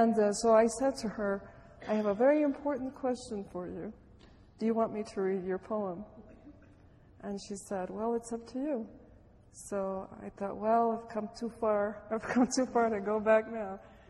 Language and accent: English; Chicago, Illinois, United States; first language Spanish; English is a second language; But I was born and raised in Chicago, and so quite naturally my first language was Spanish, contrary to popular belief.